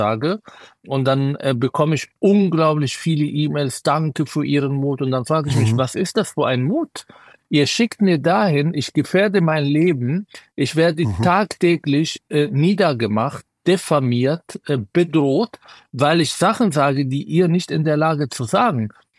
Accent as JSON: {"language": "German", "country": "Israel", "tie": "born or raised there", "said": "Ich bin in Israel groß geworden. Ich habe so viele Krisen erlebt."}